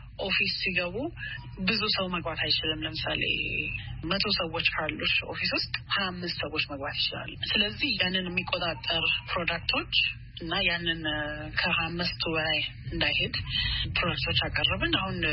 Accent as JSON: {"language": "Amharic", "region": "Addis Ababa", "country": "Ethiopia", "tie": "born or raised there", "also_born_or_lived": "Michigan, United States", "moved": "yes", "lives_now": "United States", "said": "ልጅ ሆኜ አዲስ አበባ ነበርኩኝ። ያን ኮሚኒቲ ሄድ ነበረ። ከዛ ወደ ሚሽገን ሃይ ስኩል ገባሁና"}